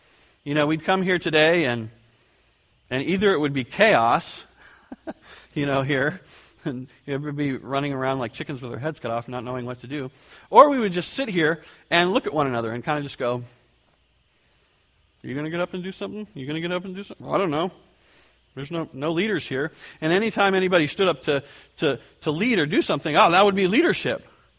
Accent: California, United States; I remember back in my hometown in California, it's kind of the running joke that everybody had at one time been a part of the worship services of each of the churches in town.

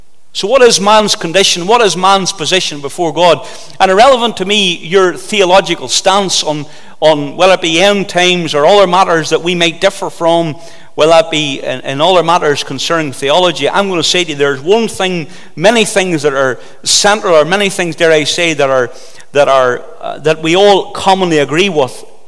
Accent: Moneymore, Northern Ireland, United Kingdom; I grew up in Money Moor, going to the little Good News Club, going to Sunday school

